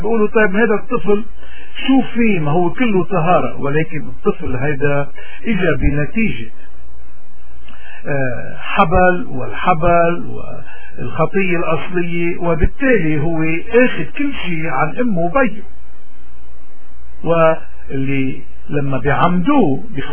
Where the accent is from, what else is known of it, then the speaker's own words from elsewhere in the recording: Lebanon; نحن كلبنانيين عنا كتير عادات وتقاليد، لأنه بجبالنا خصوصا